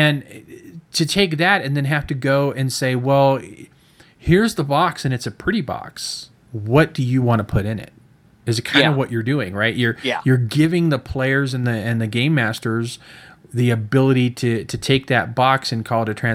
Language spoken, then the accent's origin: English; Fresno, California, United States; also born or lived in Tennessee; They know I grew up in Fresno, and I played role playing games there, and I had a circle of friends there. And I had to move out of state. I had to go to Tennessee